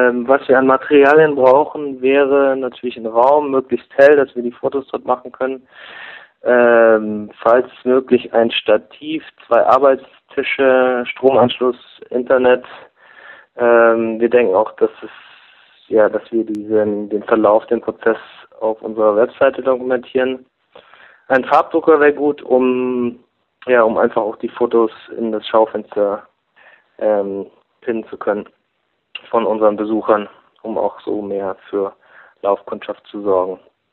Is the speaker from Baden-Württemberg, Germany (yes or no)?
yes; Stuttgart, Baden-Württemberg, Germany; now in Berlin, Germany; wir kommen beide aus Stuttgart, sind jetzt in Berlin ansässig